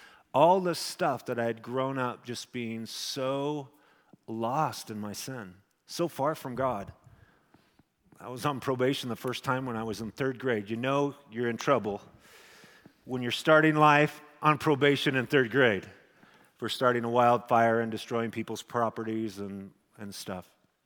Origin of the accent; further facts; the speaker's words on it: Twin Falls, Idaho, United States; I realized we were on the President Streets in Twin Falls, my hometown